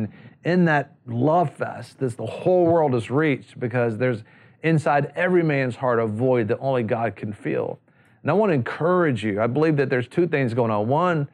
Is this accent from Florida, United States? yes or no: yes; Tallahassee, Florida, United States; born there; I was born in Tallahassee, Leon County.